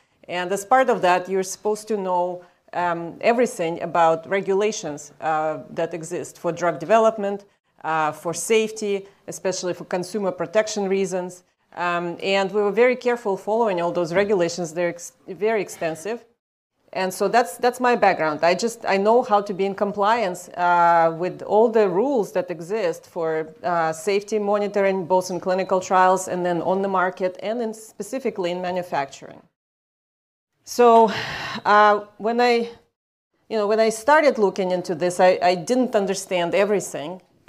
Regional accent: Ukraine; moved away as an adult; now in United States; I am originally from Ukraine. I came to study in the US for my graduate degree at Dartmouth College

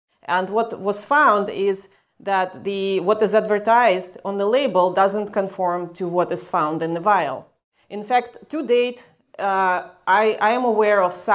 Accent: Ukraine; moved away as an adult; now in United States; I am originally from Ukraine. I came to study in the US for my graduate degree at Dartmouth College

